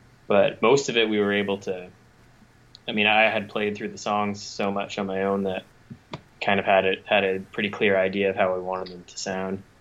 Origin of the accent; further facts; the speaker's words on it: Goderich, Ontario, Canada; But for me, because I'm from Goderich, so I would just drive back and forth.